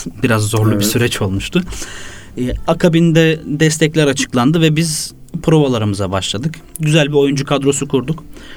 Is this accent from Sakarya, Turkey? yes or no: yes; Sakarya, Turkey; born there; now in Istanbul, Turkey; 92 yılında Sakarya'da doğdum. İmam Hatip'i Hendek'te bitirdikten sonra kısa bir üniversite maceram oldu. İlahiyat Fakültesini hazırlık sınıfında bırakıp İstanbul'a geldim